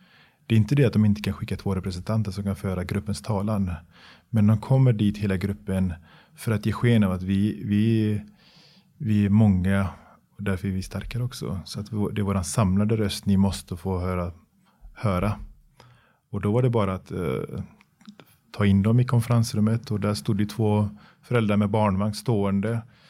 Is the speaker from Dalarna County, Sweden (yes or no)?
no; Gothenburg, Västra Götaland County, Sweden; jag är uppvuxen i Biskopsgården själv. Jag har gått på den skolan en gång i tiden själv